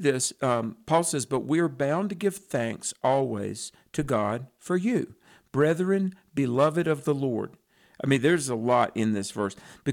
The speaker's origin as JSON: {"language": "English", "region": "North Carolina", "country": "United States", "said": "see, I'm from North Carolina, and I like bluegrass and all that."}